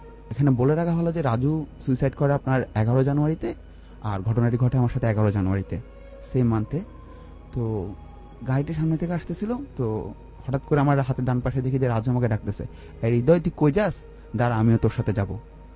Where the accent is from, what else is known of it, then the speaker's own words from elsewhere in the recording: Dhaka, Dhaka Division, Bangladesh; আমি বসুন্ধরা আবাসিক এলাকা থেকে এসেছি, আমি নর্থ সাউথ ইউনিভার্সিটিতে বিবিএ পড়ছি।